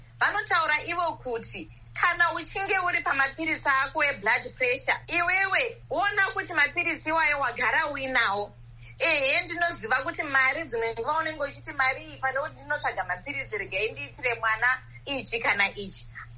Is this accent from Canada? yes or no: no; Zimbabwe; born or raised there